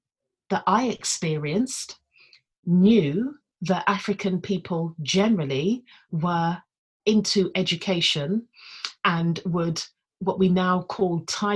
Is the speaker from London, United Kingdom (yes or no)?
yes; Ealing, London, United Kingdom; So growing up in Ealing Borough, there were lots of people of various different Asian backgrounds